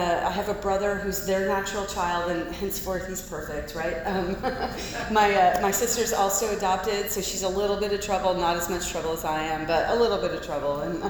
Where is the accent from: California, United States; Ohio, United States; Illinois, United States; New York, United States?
California, United States; Los Angeles; born there; I was born in Los Angeles, raised by really fantastic parents.